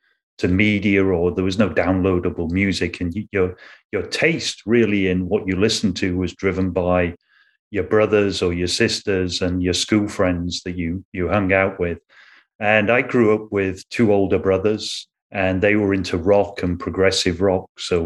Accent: Sheffield, Yorkshire and the Humber, United Kingdom; I grew up in Sheffield in England, and just to describe Sheffield, it's sort of the Pittsburgh, Pennsylvania equivalent, or if you're from Canada, it's Hamilton, Ontario, it's the Steel City. So very industrial, very working class, close community, quite tough.

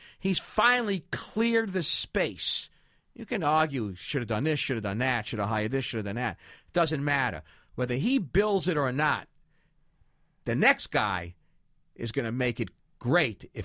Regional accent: Brooklyn, New York, United States; No, he's from the Bronx. I'm from Brooklyn.

